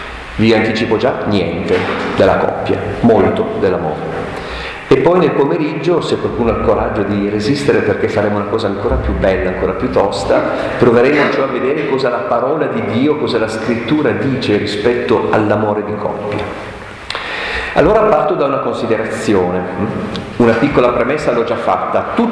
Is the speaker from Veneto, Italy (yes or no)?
no; Aosta Valley, Italy; Io sono valdostano e per lunghi anni ho abitato nel Parco Nazionale del Gran Paradiso